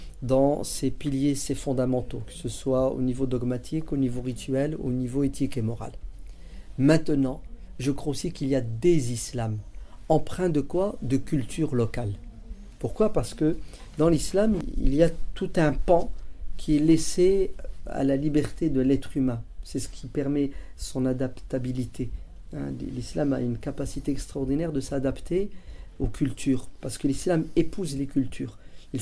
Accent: France; moi aussi, en tant que Français, en tant que musulman

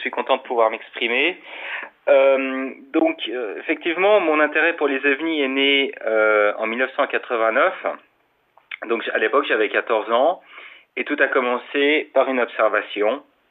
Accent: Switzerland; Je suis suisse et j'habite à Genève

